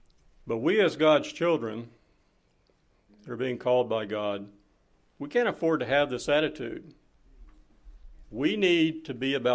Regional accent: Florida, United States; Yeah, I was born and raised here in Florida. I grew up with a family of six kids, a mother and father.

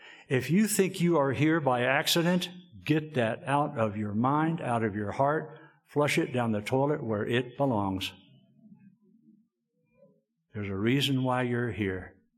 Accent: Texas, United States; Kind of surprised when I told you all I was born and raised in Texas, I didn't see any heads go down and just start shaking.

